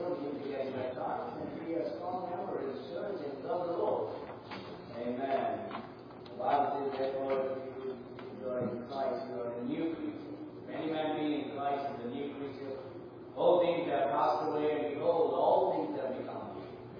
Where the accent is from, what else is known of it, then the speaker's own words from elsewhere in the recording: Goa, India; I come all the way from Goa, India. Goa is a state. India is a country. And in Goa, I pastor the Great and True Baptist Church.